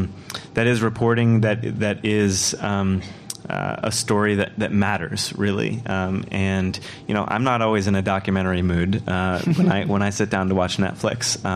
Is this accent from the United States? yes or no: yes; Mendocino, California, United States; an opportunity to make a film about a local forest that was going to be logged right outside of where I grew up in Mendocino.